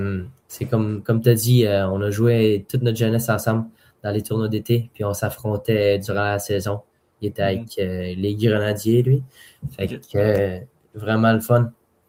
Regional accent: Beaconsfield, Quebec, Canada; Je suis joueur de l'Armada de Blainville-Boisbriand, le numéro 16. Et je viens de Beaconsfield à Montréal.

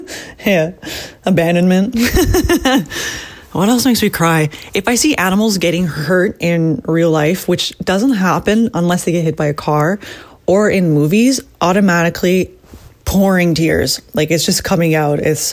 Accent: Hudson, Canada; also born or lived in Toronto; I was born in Toronto, but my parents came here when I was about, I'd say, four. And we spent a lot of time in Hudson. Then I moved to the city around 16. So grew up a little bit in the country

